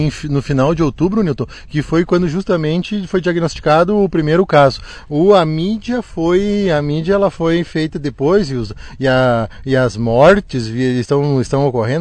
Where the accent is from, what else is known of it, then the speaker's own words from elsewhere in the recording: Nova Palma, Rio Grande do Sul, Brazil; Eu sou natural aqui de Nova Palma. Estudei o meu ensino fundamental em São João dos Melos, onde meus pais são professores.